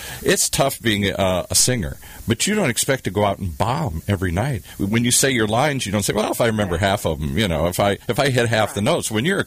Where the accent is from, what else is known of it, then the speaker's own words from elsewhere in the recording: Midwest, United States; when I came from the Midwest and I got to be a press agent.